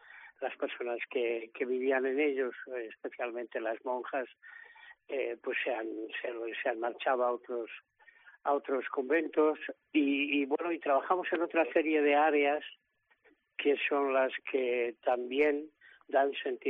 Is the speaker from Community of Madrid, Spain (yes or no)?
no; Peñaranda de Bracamonte, Castile and León, Spain; yo soy de Peñaranda, por lo tanto a todos mis vecinos.